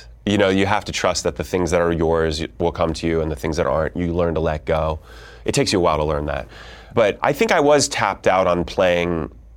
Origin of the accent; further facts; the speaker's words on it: Columbus, Ohio, United States; I'm from Columbus, Ohio.